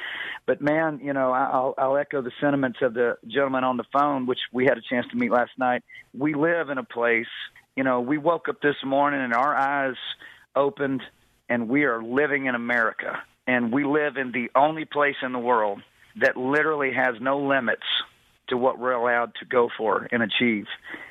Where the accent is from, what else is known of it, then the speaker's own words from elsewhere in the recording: Texas, United States; Well, you know, I grew up out in Texas.